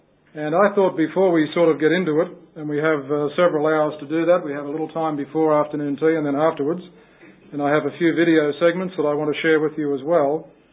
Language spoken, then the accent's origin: English; Newcastle, New South Wales, Australia; I'm 46 years of age. I was born and lived in Newcastle my entire life. That's about 100 miles north of here if you are from interstate. My family had an Anglican background